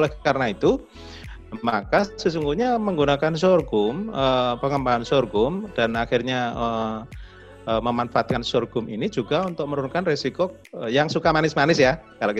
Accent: Gunungkidul, Special Region of Yogyakarta, Indonesia; namun juga di kampung saya di Gunung Kidul, Jogja, karena saya ingat dulu sorghum itu tumbuh baik

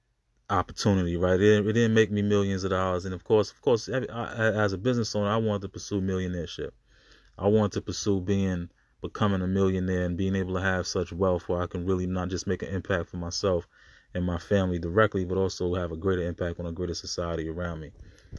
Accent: Brooklyn, New York, United States; But as a young man growing up in Brooklyn, New York, I was into the hip hop, right?

